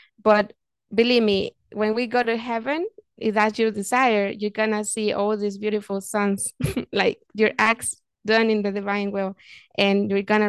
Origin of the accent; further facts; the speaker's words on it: Minnesota, United States; at my hometown church in Minnesota.